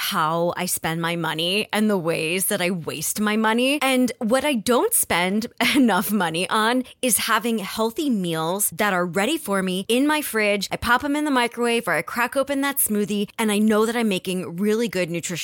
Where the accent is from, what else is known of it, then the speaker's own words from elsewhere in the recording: United States; Maybe it's because I'm an American.